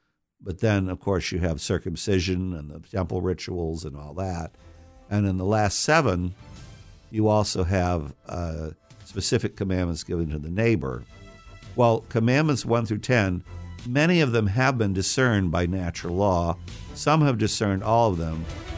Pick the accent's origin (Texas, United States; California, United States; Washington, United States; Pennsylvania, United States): California, United States; Redondo Beach; also born or lived in Florida / Westminster; Oh, 5 years of my life as a child, I grew up in Redondo Beach. Then we moved to Florida. My father was an Air Force colonel. And then we moved back to Westminster. So in all those places, I was a beach person.